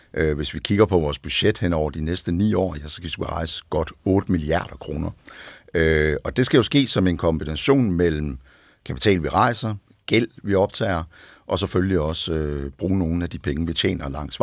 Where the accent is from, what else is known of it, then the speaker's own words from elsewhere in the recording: Randers, Central Denmark Region, Denmark; Jeg husker, da jeg var dreng, var der en vindmølleproducent i Randers, hvor jeg voksede op